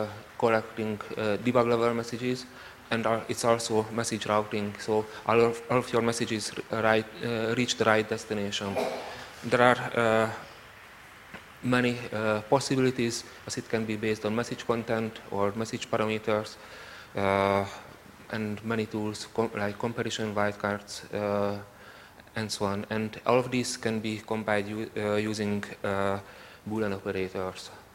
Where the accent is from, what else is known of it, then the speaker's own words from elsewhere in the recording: Hungary; English is a second language; from Hungary.